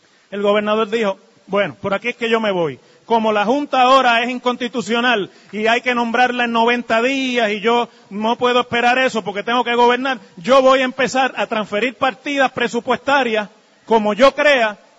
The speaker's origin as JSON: {"language": "Spanish", "town": "Mayagüez", "country": "Puerto Rico", "said": "allá en el barrio de donde yo soy en Mayagüez?"}